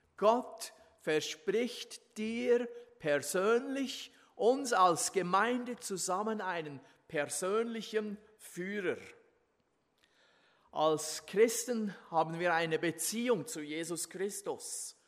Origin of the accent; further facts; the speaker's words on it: Switzerland; Und als Schweizer geht man ja ab und zu Bergsteigen.